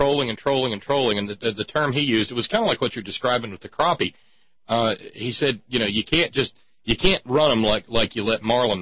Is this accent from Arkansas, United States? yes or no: no; Alabama, United States; That's what I did mostly when I was still growing up in Northwest Alabama.